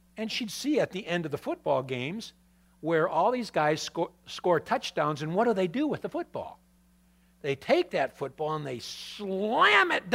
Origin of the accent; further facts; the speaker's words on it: Michigan, United States; Remember, we're from Michigan, all right?